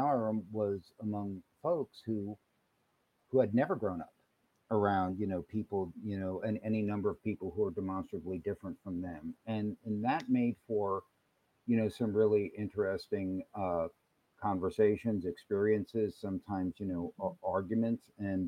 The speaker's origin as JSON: {"language": "English", "town": "Freeport", "region": "New York", "country": "United States", "tie": "born or raised there", "also_born_or_lived": "Long Island", "said": "I grew up on Long Island. I mean, the particular community I grew up in, Freeport, which is on Long Island, was very, what I would say, you know, racially diverse for its time."}